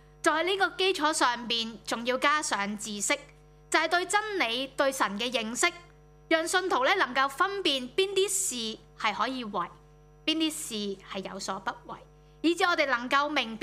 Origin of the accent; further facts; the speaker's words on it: China; 作为中国人，我们是很明白神中追远尽孝心的